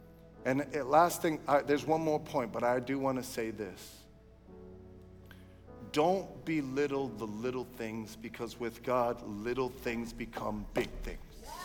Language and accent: English; Brooklyn, New York, United States; I grew up in Brooklyn. I know about the cheese line.